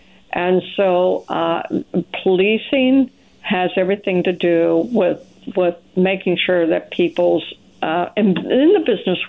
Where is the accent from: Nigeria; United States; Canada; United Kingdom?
United States; the South; Southerners, I was raised in the South, but not in New Orleans.